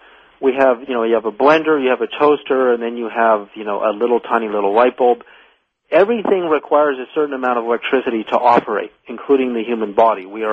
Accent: Berkeley, California, United States; also born or lived in Edmonton, Canada; I grew up in the 60s in Berkeley, California, when our family moved from Edmonton, Alberta, Canada, so I'm Canadian by birth.

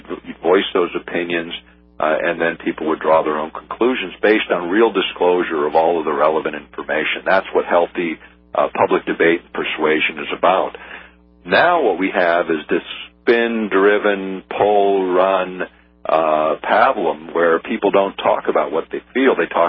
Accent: Alaska, United States; as a kid growing up in Alaska, in the 1960s

